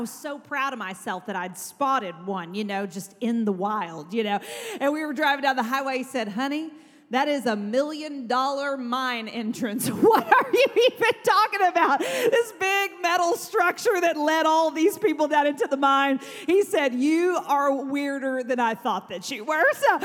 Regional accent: Texas, United States; now in Kentucky, United States; Now, mind you, I grew up in West Texas, so there are no trees.

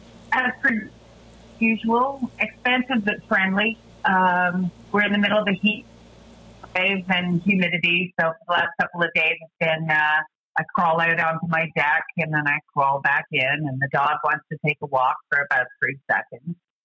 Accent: Canada; Yes, I'm a Canadian.

